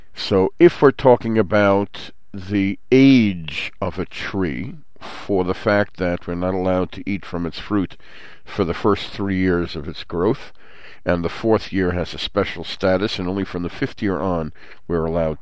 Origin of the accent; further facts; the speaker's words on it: Brooklyn, New York, United States; moved away as an adult; also born or lived in Queens; now in Israel; I grew up in New York area. I shouldn't say that. I grew up in the sovereign state of Brooklyn and then moved to Queens before I came in Aliyah.